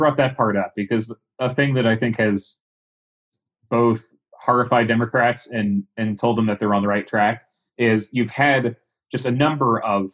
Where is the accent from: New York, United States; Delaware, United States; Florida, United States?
Delaware, United States; if you're talking about my home state, Delaware